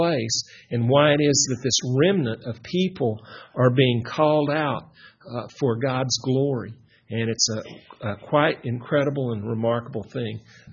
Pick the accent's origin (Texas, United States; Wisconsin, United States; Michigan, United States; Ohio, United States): Texas, United States; Colorado City; That's how we came from Shelbyville, Tennessee, out to Texas. And I grew up in Colorado City, Texas there.